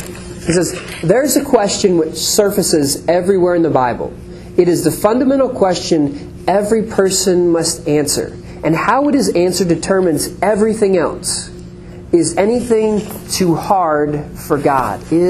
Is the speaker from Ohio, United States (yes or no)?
yes; Ohio, United States; also born or lived in Philadelphia; When I was in high school, I lived in Ohio. I was born in Philadelphia, lived in Ohio after that.